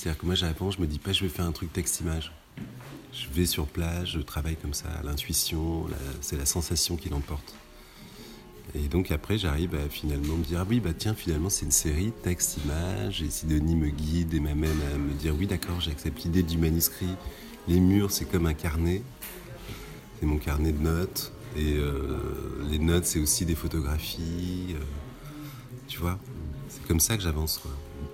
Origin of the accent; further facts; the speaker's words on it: Mâcon, Bourgogne-Franche-Comté, France; born there; je suis né à Mâcon